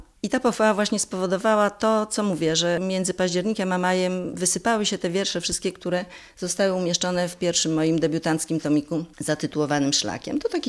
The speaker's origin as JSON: {"language": "Polish", "region": "Subcarpathian Voivodeship", "country": "Poland", "tie": "born or raised there", "also_born_or_lived": "Elbląg", "said": "Technikum torfowe to epizod z mojej młodości, czasów maturalnych w Elblągu, a miłość do przyrody, no chyba właśnie to Bieszczady, tak. Dorastałam gdzieś w tej głuszy jeszcze wtedy takiej i to jest mi najbardziej bliskie mojemu sercu."}